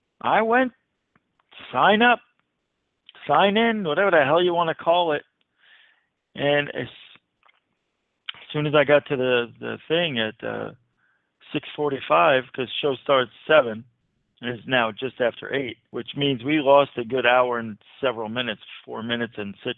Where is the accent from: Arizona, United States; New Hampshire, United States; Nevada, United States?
Arizona, United States; Phoenix; being that I'm from the Phoenix area.